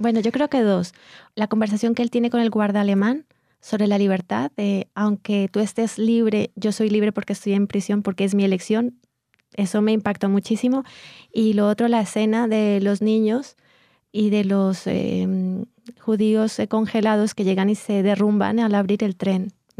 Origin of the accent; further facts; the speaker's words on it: Colombia; yo no soy española, yo soy colombiana.